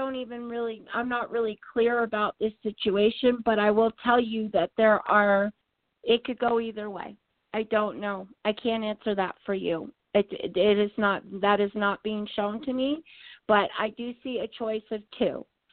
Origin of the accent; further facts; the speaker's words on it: New York, United States; I grew up in Greenwich Village on Bank Street.